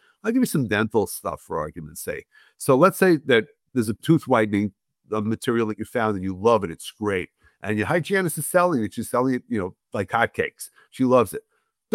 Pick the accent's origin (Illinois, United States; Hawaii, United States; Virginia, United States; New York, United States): New York, United States; New York City; Listen, guys, I'm from Brooklyn. I'm not from Brookline. So if you don't understand the way I'm speaking